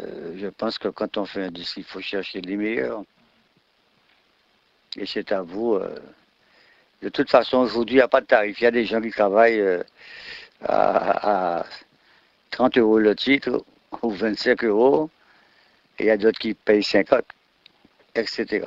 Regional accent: Guadeloupe; Ici, le problème que nous avons, quand on est Guadeloupéen, on vous trouve tous les défauts.

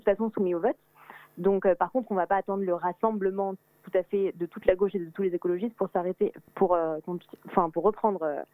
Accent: Lyon, Auvergne-Rhône-Alpes, France; j'ai 24 ans, je viens de Lyon.

